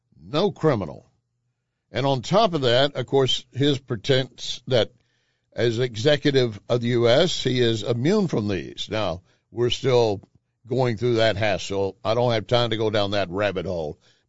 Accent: Pecos, Texas, United States; I grew up in Pecos, the home of the hanging judge, basically.

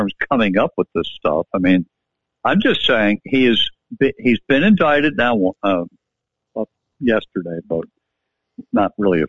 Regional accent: New York, United States; Larry, let me just say, I'm from New York, as you know.

